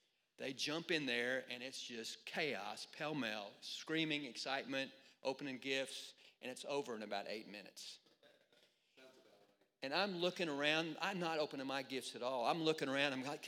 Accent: Oklahoma, United States; I have a big family growing up in Oklahoma

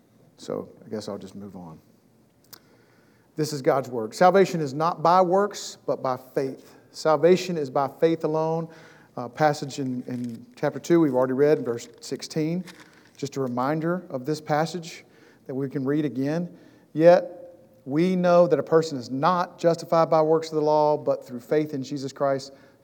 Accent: the South, United States; You know, I'm from the South. We're real nice down here.

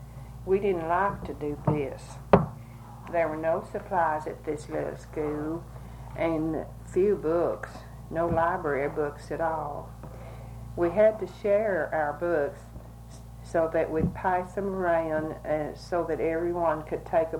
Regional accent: Burke, Texas, United States; born there; I was born near Burke, Texas, October the 3rd, 1913.

